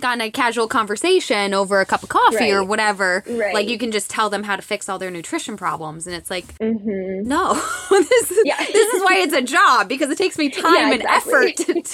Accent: Massachusetts, United States; although I grew up in Massachusetts, I've been living in southern states for a while now.

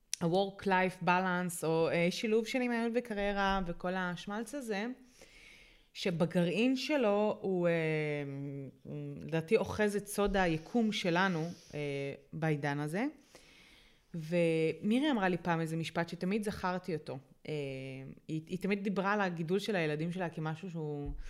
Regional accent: Nahariya, Northern District, Israel; אז גדלנו בנהריה והיינו משפחה שהיו לה תקופות יפות יותר ופחות, אבל משפחה עצמאית בפריפריה

